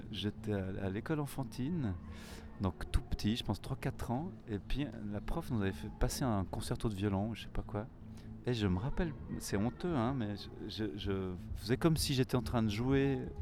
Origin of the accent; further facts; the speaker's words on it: Switzerland; j'ai 40 ans, je suis suisse, j'ai une vie de famille